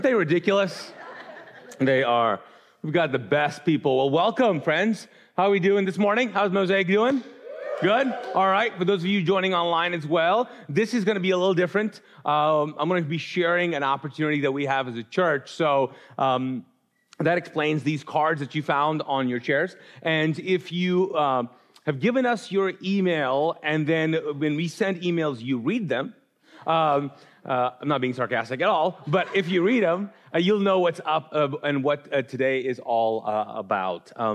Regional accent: Kuwait; moved away; I was born and raised in Kuwait. My parents actually moved from Pakistan to Kuwait and for a better life. And I was born there.

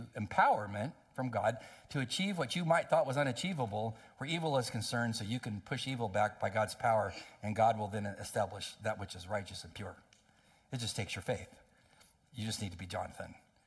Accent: El Centro, California, United States; where I grew up in El Centro, California, it was right on top of the San Andreas Fault.

